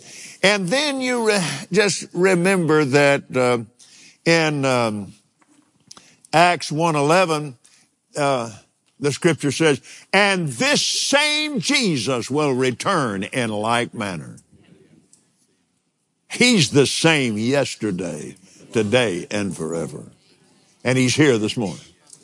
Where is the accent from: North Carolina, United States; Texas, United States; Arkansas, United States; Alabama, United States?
Texas, United States; Because, look, sweetheart, I was raised in West Texas.